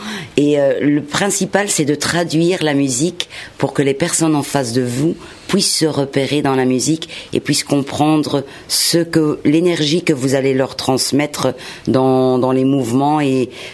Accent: Belgium; now in France; Oui, j'ai grandi en Belgique. J'ai immigré là, enfin immigré. Disons que mon père est un ancien footballeur marocain qui a été recruté par une équipe néerlandophone en Belgique. Il a joué là-bas et on l'a suivi tout simplement.

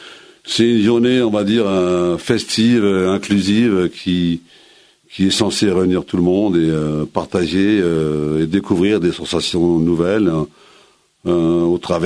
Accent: Argenteuil, Île-de-France, France; born there; Argenteuil, ma ville natale.

